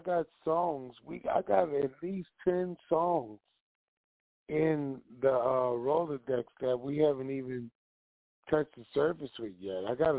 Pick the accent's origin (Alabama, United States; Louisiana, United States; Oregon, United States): Louisiana, United States; New Orleans; I'm from New Orleans, and it gives people an identify.